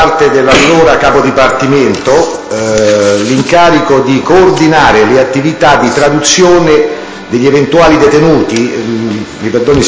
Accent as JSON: {"language": "Italian", "town": "Rome", "region": "Lazio", "country": "Italy", "tie": "born there", "said": "sono nato a Roma il 18 ottobre 1950"}